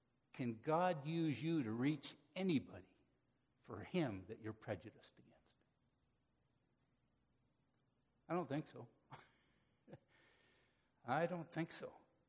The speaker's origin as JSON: {"language": "English", "country": "Canada", "tie": "born or raised there", "said": "I grew up in Canada, pretty multicultural place."}